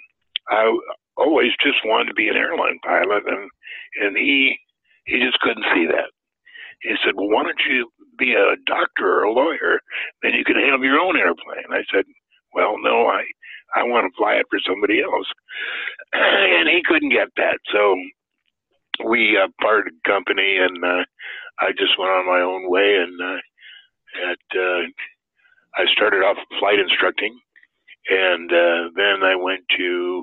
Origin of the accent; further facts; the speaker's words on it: Santa Monica, California, United States; Well, you know, I grew up mostly in Santa Monica, where my dad had his company, Lear Incorporated